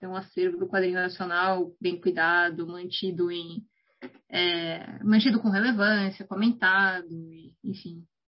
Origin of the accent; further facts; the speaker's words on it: São Paulo, Brazil; eu sou de 95, do interior de São Paulo, uma cidade que tem menos de 200 mil habitantes, sabe? E, assim, eu moro do lado de uma banca